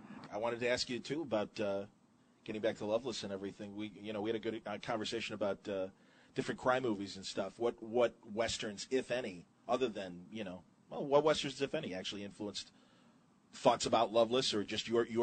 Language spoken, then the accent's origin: English; Chicago, Illinois, United States; growing up in Chicago, you know, there was always a healthy local wrestling market, especially when I grew up in the 60s and 70s.